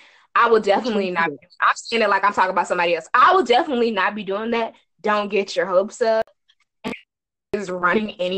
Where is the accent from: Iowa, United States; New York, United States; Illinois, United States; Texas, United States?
Texas, United States; Because I'm from Texas and I'm for real down with that Yeehaw culture.